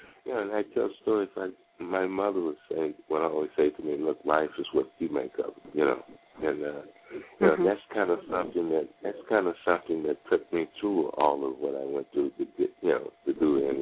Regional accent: Cincinnati, Ohio, United States; born there; Yeah, I was born in Cincinnati, Ohio.

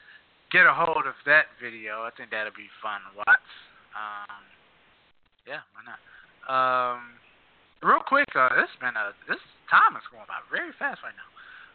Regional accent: Michigan, United States; because I was just from Michigan.

